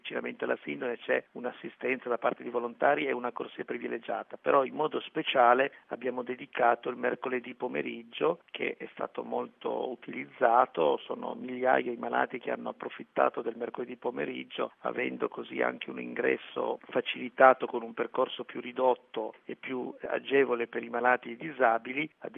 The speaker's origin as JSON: {"language": "Italian", "region": "Piedmont", "country": "Italy", "said": "non tanto perché essendo piemontesi siamo vicini alla Francia"}